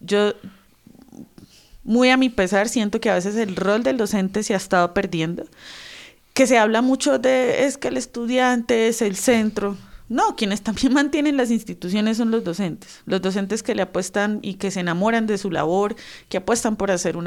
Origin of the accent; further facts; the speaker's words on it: Bucaramanga, Santander, Colombia; now in Bogotá, Colombia; A mí me llaman poderosamente la atención porque yo soy de Bucaramanga. Y desde hace... Bucaramanga, mano. Y desde hace unos años que llegué a ir a Bogotá